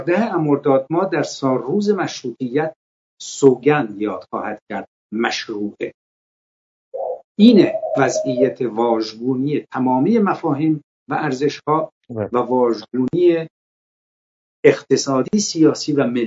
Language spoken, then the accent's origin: Persian; Iran; من به عنوان یک ایرانی و یک ایرانی نگران آینده و به عنوان یک مشروطه‌خواه نوین